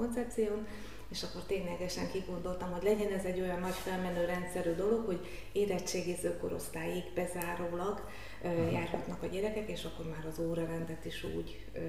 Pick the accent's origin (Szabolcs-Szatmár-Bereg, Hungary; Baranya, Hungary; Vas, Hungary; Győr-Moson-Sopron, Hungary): Vas, Hungary; Szombathely; Igen, vasmegyei vagyok, Szombathelyen születtem.